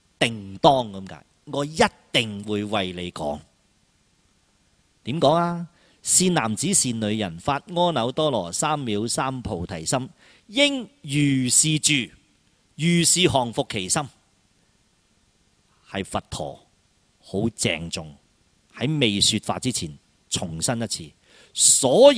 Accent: China; 善哉，我们中国人译过来，好啊好啊好啊

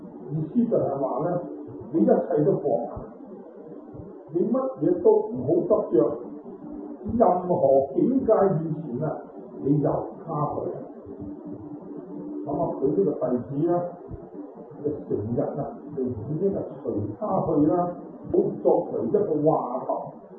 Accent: Guangdong, China; 即系我哋广东人话嘅油炸鬼

